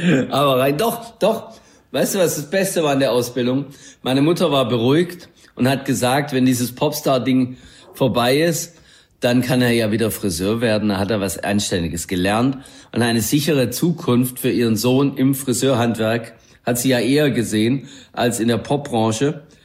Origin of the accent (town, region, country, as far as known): Baden-Württemberg, Germany